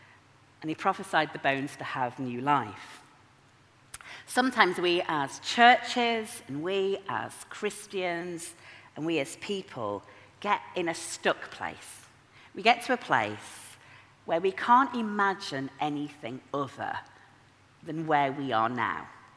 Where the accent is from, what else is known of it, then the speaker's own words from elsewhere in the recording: Yorkshire and the Humber, United Kingdom; I'm from Yorkshire. I love all of Yorkshire